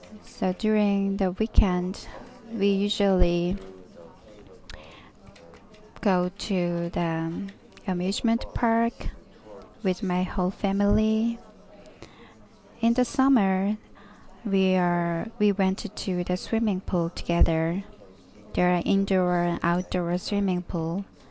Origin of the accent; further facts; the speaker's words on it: Seoul, South Korea; I'm from Korea, the capital of the Seoul. Seoul is the capital of Korea. It is bigger than Pittsburgh, yes, but it is similar